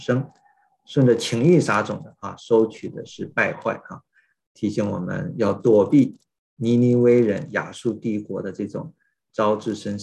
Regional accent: China; 我是从大陆来的啊。

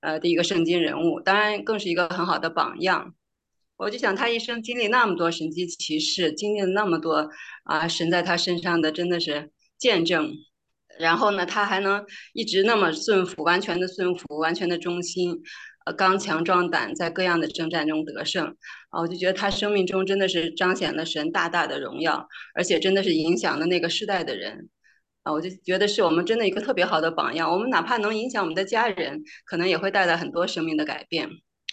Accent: northern China, China; now in Chengdu, China; 我是北方人，出国之前基本上都在北方，

